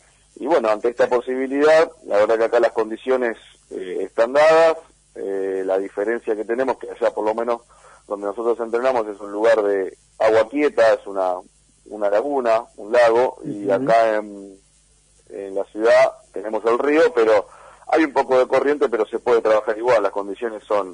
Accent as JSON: {"language": "Spanish", "town": "Tigre", "region": "Buenos Aires Province", "country": "Argentina", "said": "que yo venía desde Tigre, soy de Tigre"}